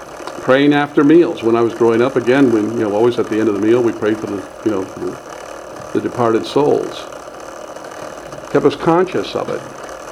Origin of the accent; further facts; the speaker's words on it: Detroit, Michigan, United States; I come from Detroit. These things just come naturally.